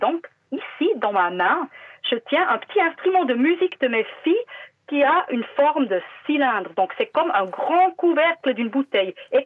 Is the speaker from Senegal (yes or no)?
no; Switzerland; vu que je suis suissesse